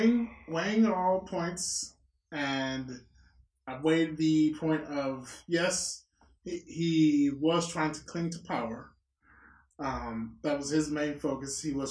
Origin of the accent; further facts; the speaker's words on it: Mississippi, United States; That's because I'm from Mississippi.